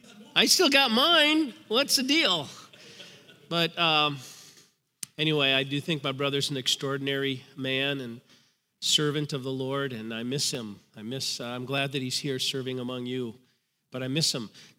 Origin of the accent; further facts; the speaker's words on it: Faribault, Minnesota, United States; also born or lived in Hudson, United States; I grew up in Faribault, Minnesota. My wife grew up there as well.